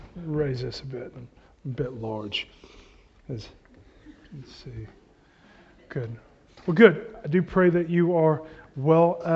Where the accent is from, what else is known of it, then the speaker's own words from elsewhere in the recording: Magnolia, Texas, United States; When I tell people I'm from Magnolia rather than Houston, I'm immediately made fun of, understandably.